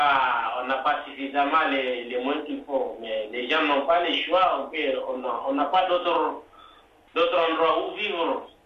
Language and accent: French; Mali; lui aussi sait que moi je viens du Nord